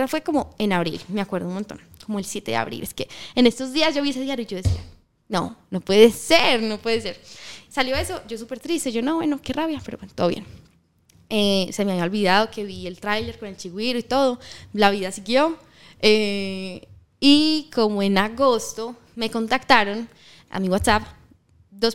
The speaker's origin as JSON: {"language": "Spanish", "town": "Medellín", "region": "Antioquia", "country": "Colombia", "said": "yo soy de Medellín."}